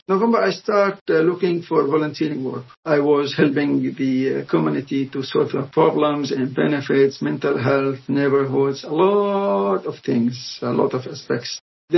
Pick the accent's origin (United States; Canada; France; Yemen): Yemen; English is a second language; moved away as an adult; now in United Kingdom; I'm from South Yemen, and we have our own troubles with the North.